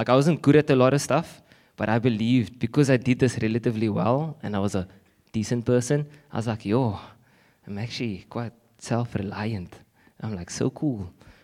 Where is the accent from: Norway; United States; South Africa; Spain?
South Africa; Blackheath, Western Cape; We grew up in Blackheath. For those that don't know where Blackheath is, it's 30 minutes away.